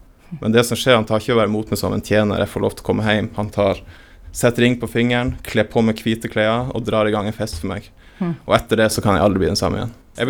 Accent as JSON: {"language": "Norwegian", "region": "Northern Norway", "country": "Norway", "lives_now": "Randaberg, Norway", "said": "Jeg er jo fra Nord-Norge selv, og har jo et, selv om jeg har flyttet til Stavanger eller til Randaberg, så har jeg jo et hjerte for Nord-Norge og nordlendinger"}